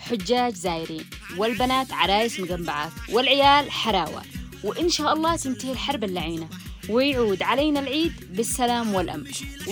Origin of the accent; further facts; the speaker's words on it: Yemen; ولكن بلهجتنا إحنا اليمنيين